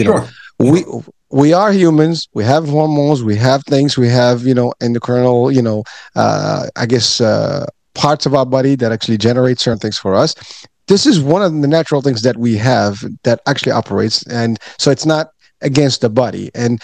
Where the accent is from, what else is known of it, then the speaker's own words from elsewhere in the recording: Morocco; I'm from Morocco originally, so there's hashish